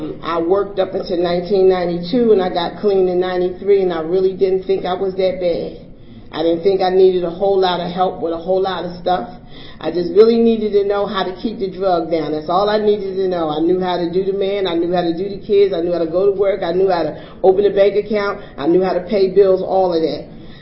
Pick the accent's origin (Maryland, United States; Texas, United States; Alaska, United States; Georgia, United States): Maryland, United States; Baltimore; now in Pennsylvania, United States; I come from I live in Pennsylvania now, but I was raised in Baltimore. I'm from the West Side, and I was the oldest of seven